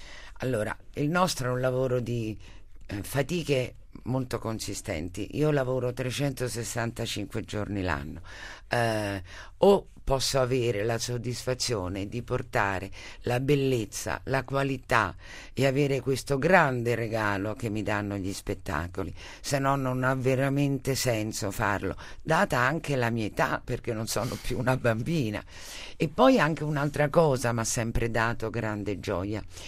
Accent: Rome, Lazio, Italy; Io sono romana, sono legata fortissimamente alla mia città

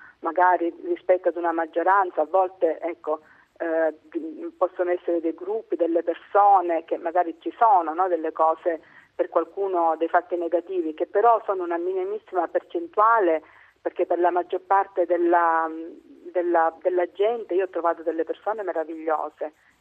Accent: Sicily, Italy; Che come siciliana

